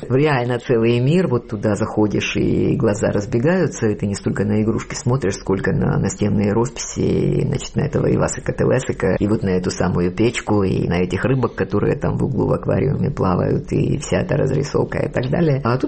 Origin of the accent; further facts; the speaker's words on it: Kyiv, Ukraine; Ну, я выросла в Киеве. То есть я в школу пошла в Киеве.